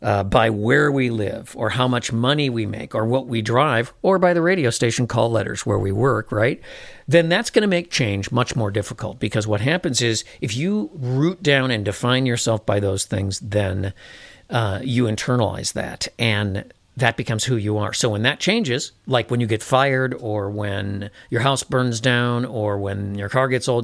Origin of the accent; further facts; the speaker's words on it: Midwest, United States; there's no lingering dusk like there is where I was raised in the Midwest and where I live up in the northern part of the United States